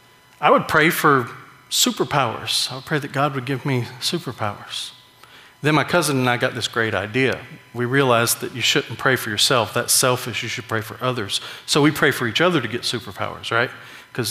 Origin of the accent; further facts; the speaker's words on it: McDonough, Georgia, United States; we went over to my hometown. My mom doesn't live there anymore. And we drove by this church that I was a youth group. I was a member of their youth group for a while. And the church kind of sits up on a hill in the middle of downtown McDonough